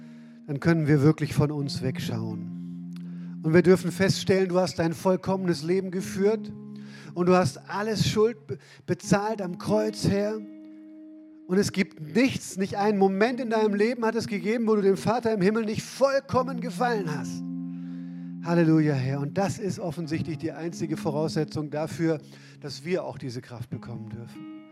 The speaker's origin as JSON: {"language": "German", "region": "Northern Germany", "country": "Germany", "said": "Weil ich kenne Rasenmähen als Norddeutscher. Ja? Auf dem flachen Land, du, mein Jung, na, da geht das gut."}